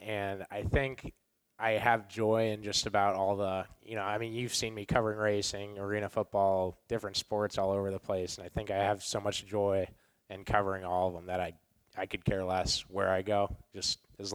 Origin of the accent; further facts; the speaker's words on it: West Des Moines, Iowa, United States; So I'm graduated from Valley. I'm from West Des Moines, lived there my whole life.